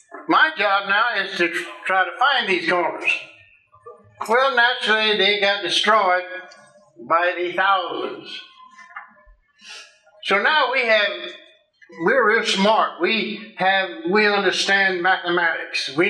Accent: Louisiana, United States; I am from South Louisiana.

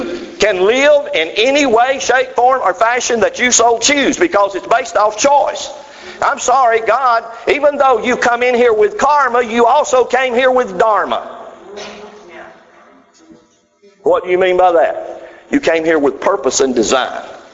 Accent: Georgia, United States; I mean, I'm from North Georgia. I'm from the South.

